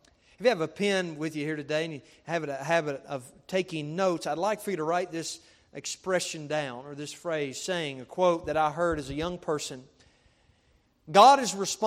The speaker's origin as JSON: {"language": "English", "town": "Jumping Branch", "region": "West Virginia", "country": "United States", "tie": "born or raised there", "said": "As a young boy, I grew up in Jumping Branch, West Virginia. And in Summers County, we have one red light."}